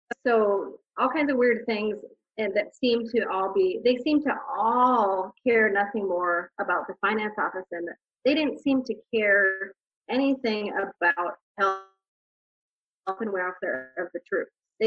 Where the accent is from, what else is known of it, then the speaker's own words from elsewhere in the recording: Minnesota, United States; now in Arizona, United States; and you're from Minnesota too, I'm from Minnesota, and the Minnesota Guard was just completely on the up and up.